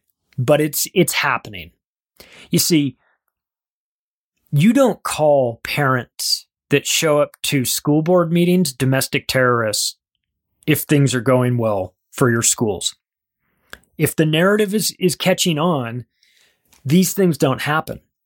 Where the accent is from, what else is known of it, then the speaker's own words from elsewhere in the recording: California, United States; I'm from Southern California. I grew up there. I love it. Loved it. Beautiful place.